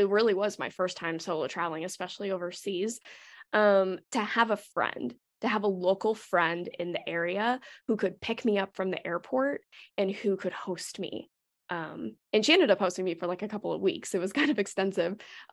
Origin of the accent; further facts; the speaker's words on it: United States; Like I have a backpack and I'm American.